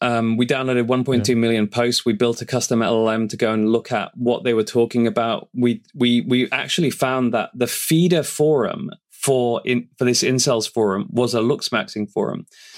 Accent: United Kingdom; I'm very British. I try very hard not to be grandiose about these things.

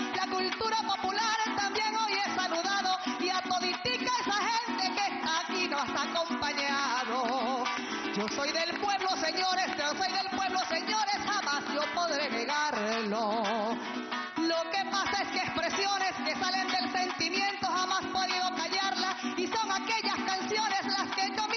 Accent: Venezuela; hay mucha gente de aquí, no venimos de otros lados. Porque todos lo que somos, porque todos lo que somos, pues somos venezolanos.

